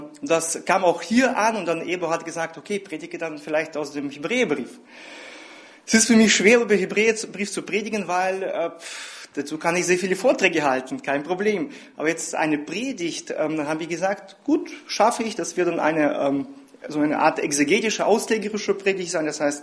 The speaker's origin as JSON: {"language": "German", "town": "Berdychiv", "region": "Zhytomyr Oblast", "country": "Ukraine", "moved": "yes", "lives_now": "Berlin, Germany", "said": "Ich komme jetzt nicht aus Odessa. Meine Frau kommt aus Odessa und ich komme aus einer kleinen Stadt Berdichev."}